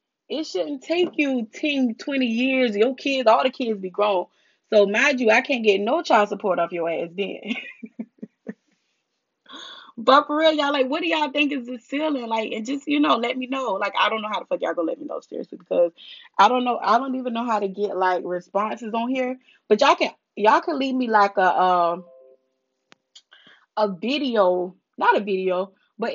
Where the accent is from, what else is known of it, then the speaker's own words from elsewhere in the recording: the South, United States; Like, I'm a woman, I'm from the South.